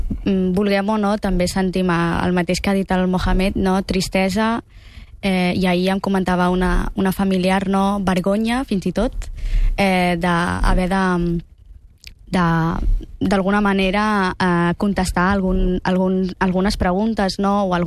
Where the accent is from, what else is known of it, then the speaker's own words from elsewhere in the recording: Sant Pol de Mar, Catalonia, Spain; born there; jo vaig néixer aquí, no?, com bé he dit abans, i vaig néixer a Sant Pol, de fet, i tenia en el, vivia en un bloc de pisos que només hi havia comunitats, bueno, famílies musulmanes, no?, en concret marroquins.